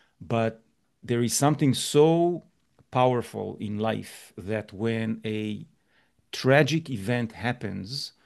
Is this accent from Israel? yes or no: yes; Israel; moved away; I grew up in a country that is very volatile by nature. I'm originally from Israel, left the country many, many years ago, almost 28 years ago.